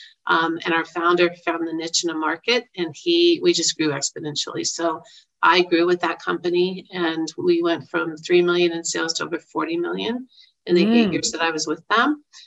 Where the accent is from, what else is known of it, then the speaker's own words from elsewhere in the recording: Kansas City, United States; So I grew up in Kansas City. There's a lot of Kansas City theme in the book.